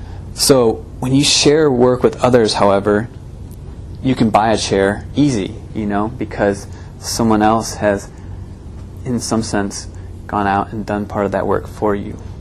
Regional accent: Illinois, United States; I grew up in Illinois, 10 hours away from where he lives in Nebraska.

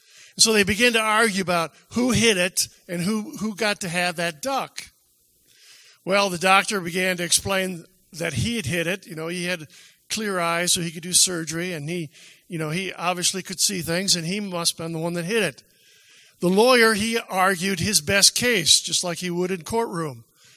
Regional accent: Lansing, Michigan, United States; I grew up in Lansing, Michigan

